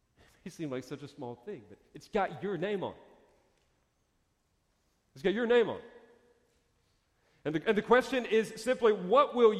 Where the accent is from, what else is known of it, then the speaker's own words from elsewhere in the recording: the South, United States; And I joke around because I'm from the South. I would say y'all.